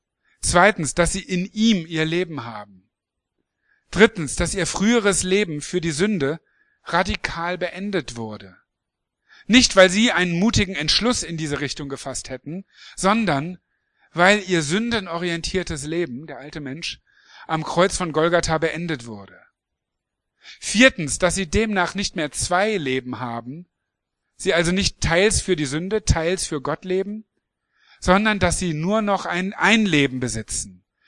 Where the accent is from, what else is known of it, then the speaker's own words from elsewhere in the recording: Hanover, Lower Saxony, Germany; Ich komme ursprünglich aus Hannover, wie einige wissen.